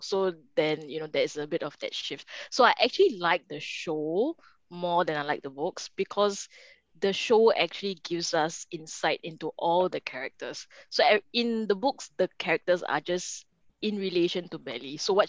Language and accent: English; Singapore; I'm from Singapore.